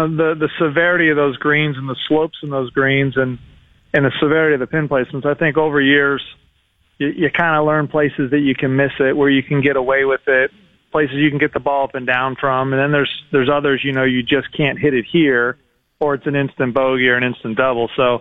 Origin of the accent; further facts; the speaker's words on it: Pennsylvania, United States; You know, I grew up in Pennsylvania, so in colder weather as well.